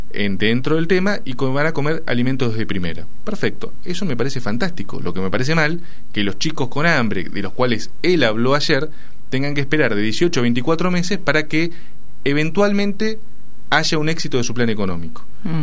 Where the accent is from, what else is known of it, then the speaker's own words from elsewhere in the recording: Argentina; lo que sí soy esencialmente un argentino orgulloso